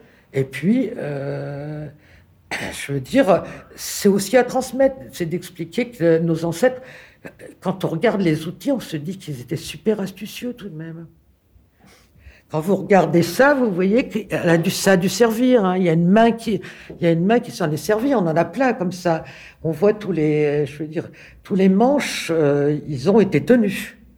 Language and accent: French; Gagny, Île-de-France, France; je suis de la région, je suis sur le plateau, mais je ne suis pas de Montfermeil, je suis de Gagny. C'est à la frontière là.